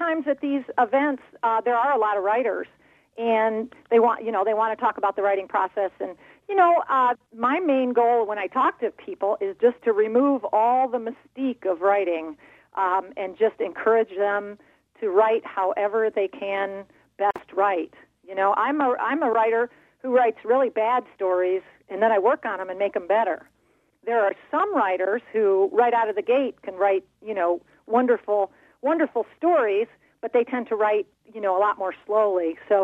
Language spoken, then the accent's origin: English; Comstock, Michigan, United States; Outside Kalamazoo, a little town called Comstock.